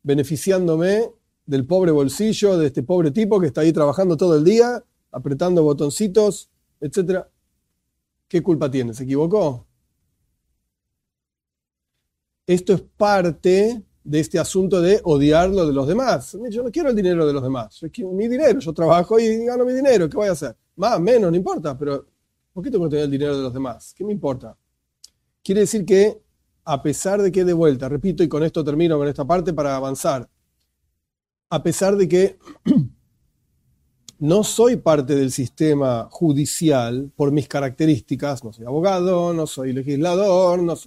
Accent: Argentina; born there; yo, por ejemplo, como ciudadano argentino, nací acá y vivo acá, etcétera, yo soy parte del conjunto de los argentinos.

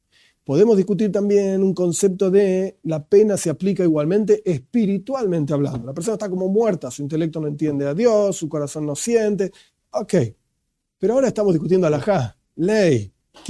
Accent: Argentina; Yo vivo en Argentina, entonces yo tengo que seguir las leyes de la Argentina. Soy argentino y vivo en Argentina.

